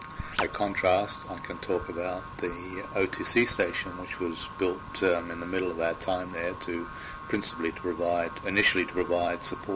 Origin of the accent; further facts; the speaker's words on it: England, United Kingdom; now in Carnarvon, Australia; Carnarvon, despite we come from England, to avoid the class situation, people in town, I think, were very conscious of our rank in the station to start with.